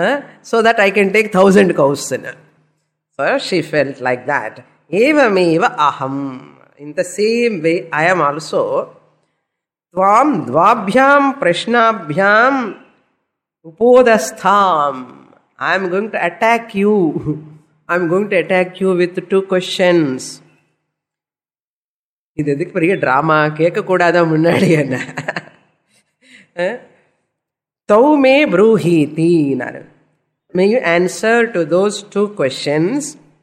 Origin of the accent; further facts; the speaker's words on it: India; Born as an Indian in this culture, a Deva Bhasha, what am I going to lose if I learn the language?